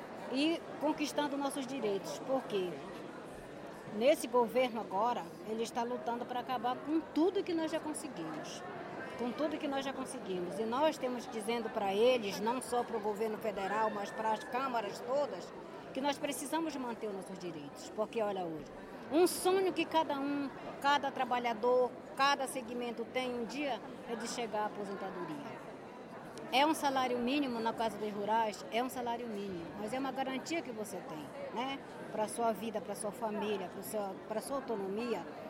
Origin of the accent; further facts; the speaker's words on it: Oriximiná, Pará, Brazil; sou do município de Oriximiná, estado do Pará